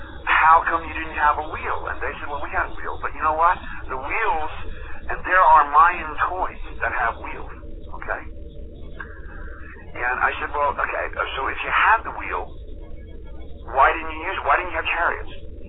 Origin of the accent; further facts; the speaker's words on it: New York, United States; I was raised in the North Shore of Long Island as a small child in upstate New York, okay? So coming from New York, I always ask bold questions.